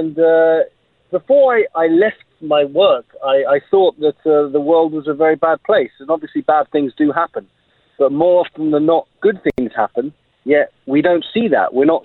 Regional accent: England, United Kingdom; accent: English; And I had my English accent, which also gave me an advantage.

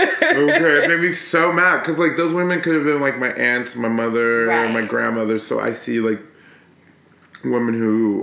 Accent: Berkeley, California, United States; now in Brooklyn, United States; I'm from Berkeley.

